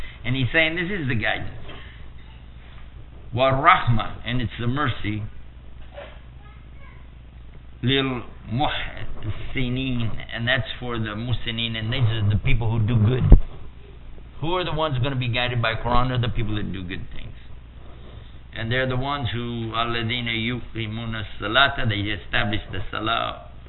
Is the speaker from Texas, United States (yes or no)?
yes; Texas, United States; now in Washington, United States; I want to go back to Washington, D.C. We don't, by the way, I'm from Texas originally. We don't have earthquakes in Texas.